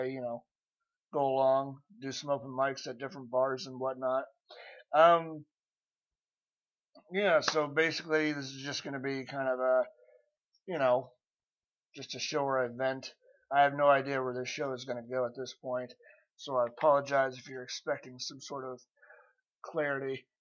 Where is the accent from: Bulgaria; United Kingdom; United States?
United States; Kansas City; Yeah, I'm originally from Kansas City, but I wanted to go with a catchy title